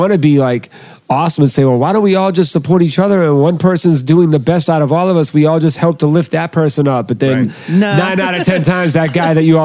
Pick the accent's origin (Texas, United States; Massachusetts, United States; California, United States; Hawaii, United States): Massachusetts, United States; Boston; Yeah, born and raised in Boston. Yep.